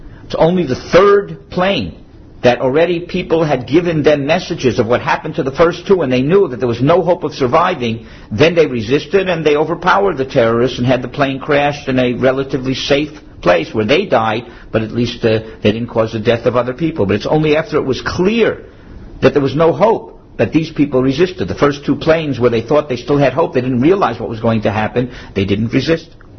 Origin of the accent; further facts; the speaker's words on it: Miami, Florida, United States; I'm from Miami, and I just got off a plane, and I'm only a visitor here.